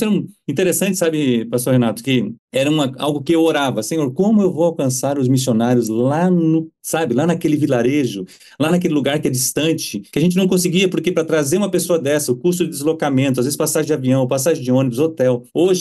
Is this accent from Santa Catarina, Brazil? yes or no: yes; Joinville, Santa Catarina, Brazil; Eu sou joinvilense, eu morava em Santa Catarina, Joinville, Santa Catarina, e hoje eu estou aqui como missionário.